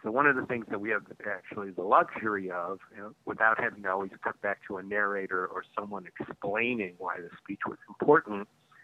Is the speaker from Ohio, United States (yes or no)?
yes; Cleveland, Ohio, United States; I grew up in Cleveland, Ohio